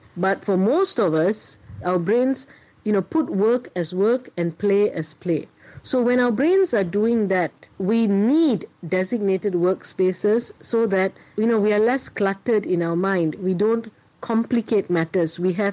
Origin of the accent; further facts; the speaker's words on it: Malaysia; being a Malaysian to lepak lah